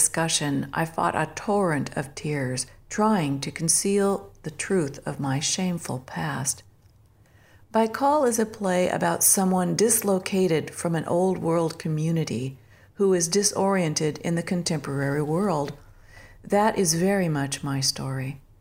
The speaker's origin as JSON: {"language": "English", "country": "United States", "said": "I'm American of largely English ancestry, whose lineage grants me membership in the Daughters of the American Revolution."}